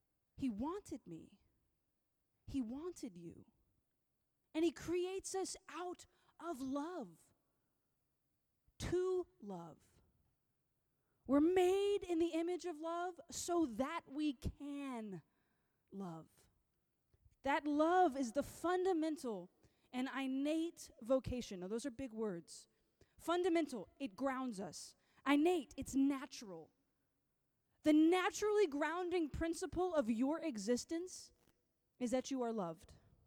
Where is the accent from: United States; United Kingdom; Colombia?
United States; Lake Charles, Louisiana; I'm from Lake Charles, Louisiana. It's a little tiny town.